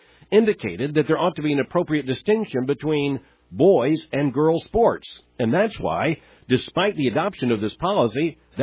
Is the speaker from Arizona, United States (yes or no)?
no; Pompano Beach, Florida, United States; goes to my hometown of Pompano Beach, Florida, that's where I went to high school